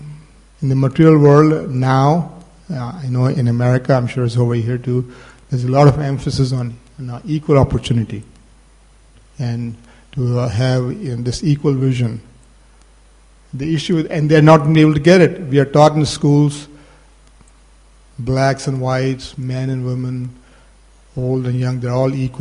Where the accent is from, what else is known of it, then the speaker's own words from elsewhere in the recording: North India, India; Vrindavan is Bengali, I'm from North India.